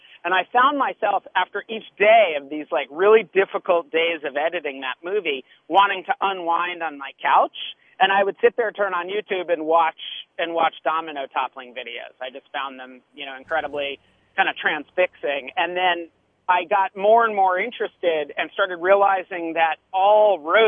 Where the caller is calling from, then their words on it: Brooklyn, New York, United States; I'm calling you from Brooklyn, but I'll be up at this screening tomorrow.